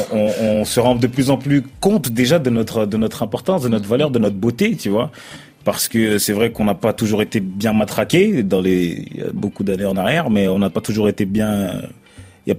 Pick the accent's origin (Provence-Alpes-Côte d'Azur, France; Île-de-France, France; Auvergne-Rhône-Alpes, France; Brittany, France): Provence-Alpes-Côte d'Azur, France; Marseille; J'ai grandi à Marseille, tu vois. J'ai grandi à Marseille.